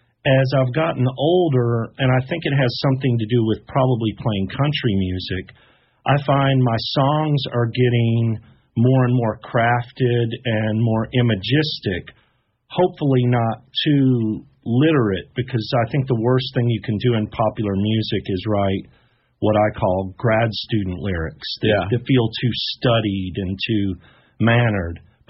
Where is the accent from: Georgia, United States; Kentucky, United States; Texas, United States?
Kentucky, United States; Louisville; also born or lived in Illinois; This was in Louisville. I was born in Illinois, but we moved to Louisville when I was seven.